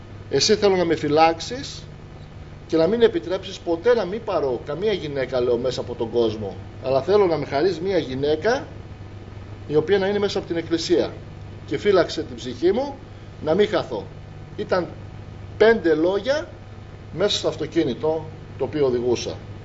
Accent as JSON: {"language": "Greek", "town": "Drama", "region": "Eastern Macedonia and Thrace", "country": "Greece", "said": "Με πήγε στον τόπο μου, στη δράμα."}